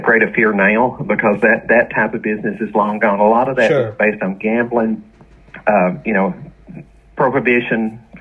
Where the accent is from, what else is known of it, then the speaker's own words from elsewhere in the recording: Tennessee, United States; my wife's from Kentucky and I'm from Tennessee, so we're comfortable in both places.